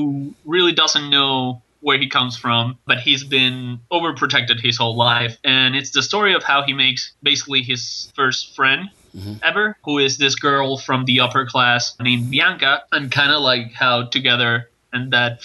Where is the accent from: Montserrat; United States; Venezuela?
Venezuela; English is a second language; I'm from Venezuela, and comics weren't that much of a big thing here.